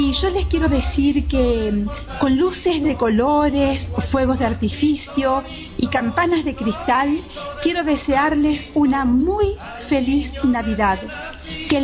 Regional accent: Jujuy, Argentina; de Jujuy. Es un valle a 1.252 metros de altura sobre el nivel del mar y queda en el extremo norte de Argentina.

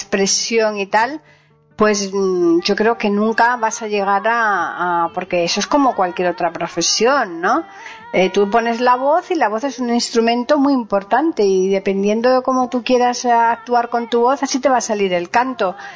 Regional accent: Andalusia, Spain; Fíjate que yo soy andaluza

